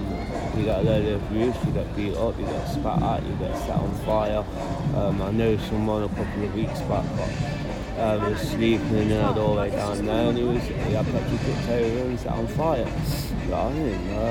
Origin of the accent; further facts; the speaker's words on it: Leicester, East Midlands, United Kingdom; born there; now in Loughborough, United Kingdom; Even though I was born in Leicester, right? The last 4 years here, I had a flat in Ferguson, yeah, so it falls under Loughborough Council